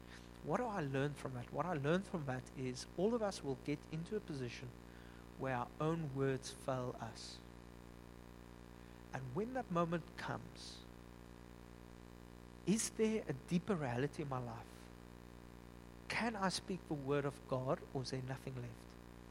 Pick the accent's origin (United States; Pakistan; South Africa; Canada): South Africa; Upington, Northern Cape; I'm from Upington, and let me tell you, in the desert, there's nothing.